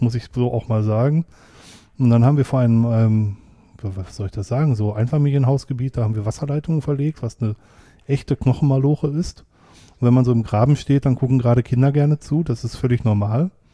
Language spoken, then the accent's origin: German; North Rhine-Westphalia, Germany; ich komme ja aus dem Ruhrgebiet